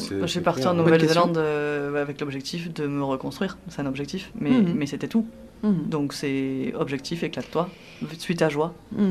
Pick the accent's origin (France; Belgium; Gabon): France; also born or lived in California; je suis arrivée de Californie, donc très mauvais, j'ai pris l'avion, mais bon, je suis française. donc j'ai laissé 3 ans de vie en Californie